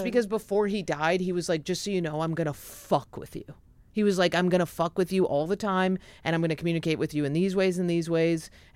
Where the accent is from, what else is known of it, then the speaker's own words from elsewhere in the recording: Canada; I'm a Canadian